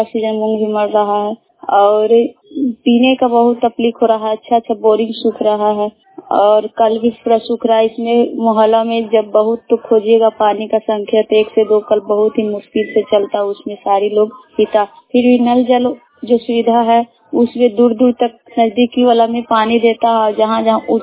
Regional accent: Hisua, Bihar, India; छतिया पंचायत नवादा जिला हिसुआ प्रखंड के निवासी।

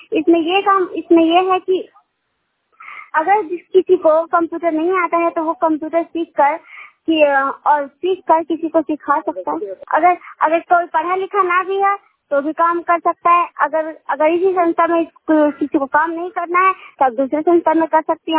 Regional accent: Noorsarai, Bihar, India; मैं नूरसराय से बिलोंग करती हूँ, डिस्ट्रिक्ट नालंदा है, स्टेट बिहार।

